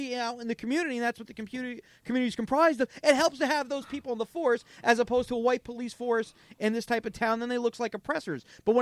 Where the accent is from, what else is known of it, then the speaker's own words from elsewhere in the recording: Bergenfield, New Jersey, United States; My hometown, where I grew up, Bergenfield, New Jersey